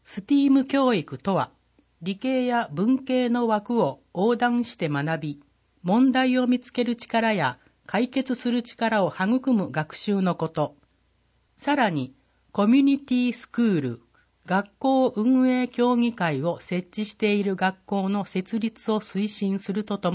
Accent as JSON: {"language": "Japanese", "town": "Hannan", "region": "Osaka", "country": "Japan", "tie": "born or raised there", "said": "私は景色や環境が良く、過ごしやすく、何よりも人が温かいこの生まれ育った阪南市の街が大好きです。"}